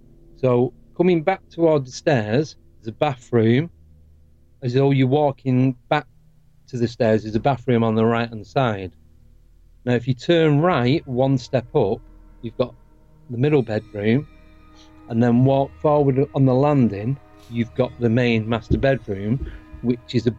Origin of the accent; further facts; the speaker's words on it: Manchester, North West England, United Kingdom; now in England; Now, I'm from Manchester originally in the northwest of England.